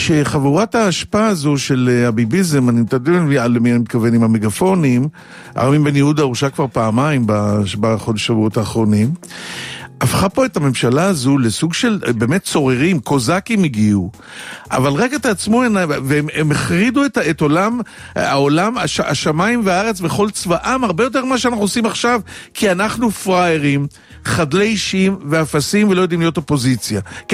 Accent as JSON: {"language": "Hebrew", "region": "Central Israel", "country": "Israel", "said": "וזה, אומרים, אבל אתה בחור הגון ואתה לא שמאלן. אני ישראלי מהמרכז, אני ישראלי פשוט."}